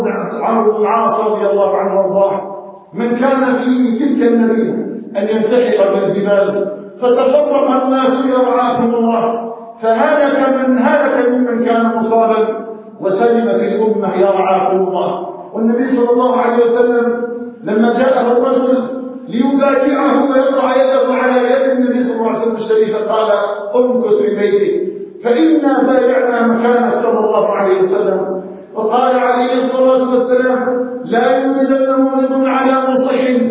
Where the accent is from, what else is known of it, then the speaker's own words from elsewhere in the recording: Algeria; اللهم اجعل بلادنا الجزائر آمنا مطمئنا